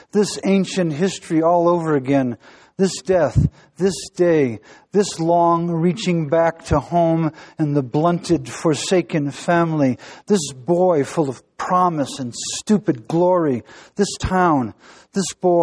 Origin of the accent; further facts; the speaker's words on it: Lorain, Ohio, United States; This is a poem I wrote for a boy who was killed in Iraq, a boy from my hometown, Lorain, Ohio.